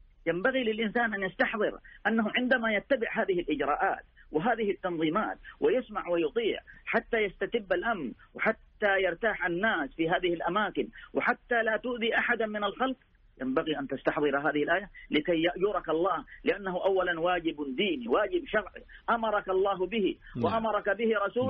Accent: Saudi Arabia

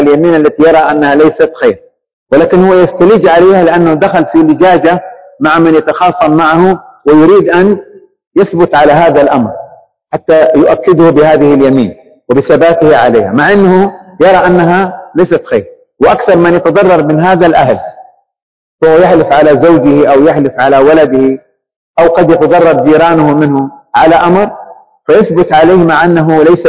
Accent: Saudi Arabia; عندنا هنا في يعني بلادنا المملكة العربية السعودية

